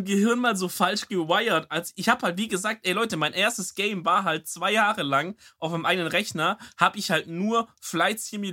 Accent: Swabia, Germany; Also gerade als Schwabe würde man sagen, dafür habe ich bezahlt, das schaue ich mir an.

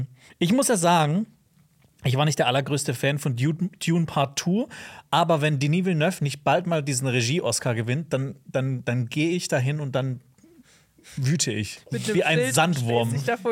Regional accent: Germany; Weil wir kommen ja auch aus Deutschland.

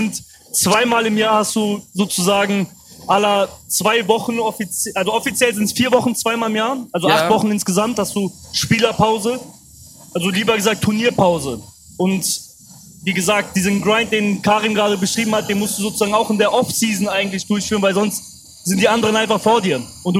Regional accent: Cologne, North Rhine-Westphalia, Germany; born there; now in Berlin, Germany; Ich bin gebürtiger Kölner.

